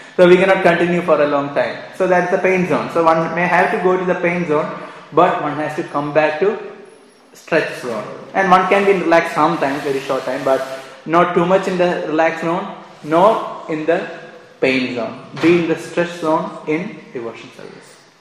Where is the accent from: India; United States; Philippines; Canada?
India; Kerala; I said, yeah, I'm also from South India. So she said, I'm from Kerala. I said, I'm also from Kerala.